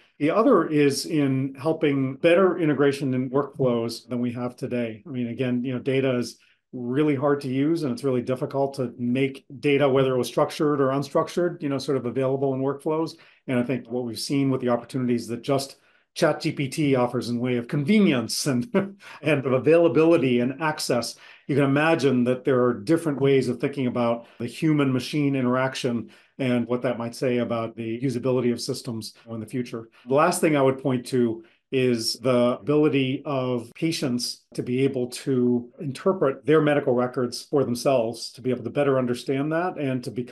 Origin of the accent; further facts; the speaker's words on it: Massachusetts, United States; And big efforts started in Massachusetts, my home state